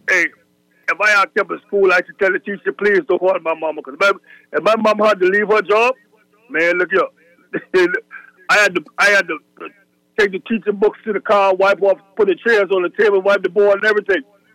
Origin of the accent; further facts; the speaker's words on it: Bahamas; You know, back in the days, man, you know, growing up in the Bahamas, you get a good old-fashioned, you know what, if you act up in school